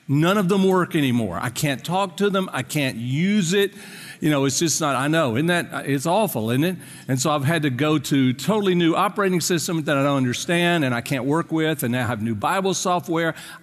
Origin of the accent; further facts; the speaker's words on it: the South, United States; accent: Carolina Hick; I was raised in the South, just to let you know, if you hadn't figured that out from the Carolina Hick accent that I have.